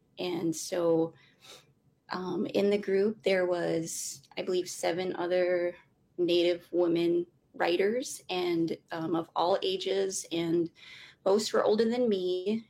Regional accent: Red Lake, Minnesota, United States; I'm from Red Lake.

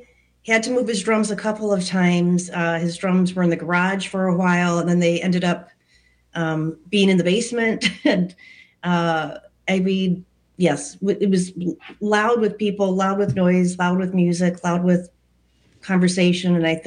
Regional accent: Minneapolis, Minnesota, United States; I grew up in South Minneapolis, and our house was busy and loud and noisy.

